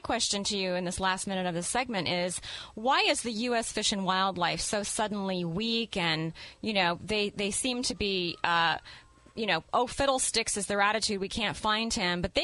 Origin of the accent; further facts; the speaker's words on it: Hawaii, United States; And I remember I grew up in Hawaii, and my 97-year-old grandmother just passed away this week.